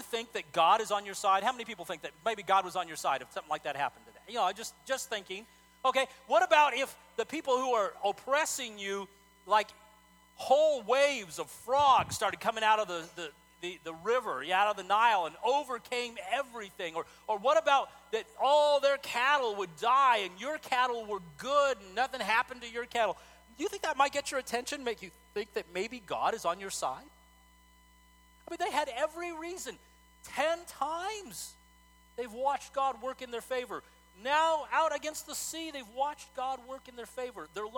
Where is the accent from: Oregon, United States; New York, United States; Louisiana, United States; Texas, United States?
Texas, United States; I'm not from Minnesota. I'm from Texas. I didn't know how cold it could get in some places